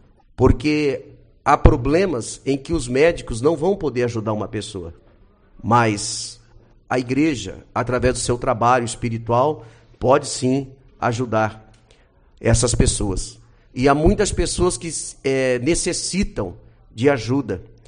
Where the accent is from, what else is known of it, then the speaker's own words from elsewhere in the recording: Porto Alegre, Rio Grande do Sul, Brazil; also born or lived in Santa Catarina; now in Uruguaiana, Brazil; fiz 43 anos, mas sou um jovem sonhador. Desde quando eu saí de Porto Alegre, sou porto-alegrense, tive 6 anos morando em Santa Catarina. Eu vim de Santa Catarina para a cidade uruguaiana, estou há 24 anos nessa cidade